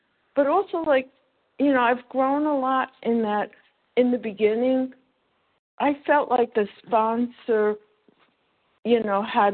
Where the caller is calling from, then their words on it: Florida, United States; Good morning. I'm calling from Florida.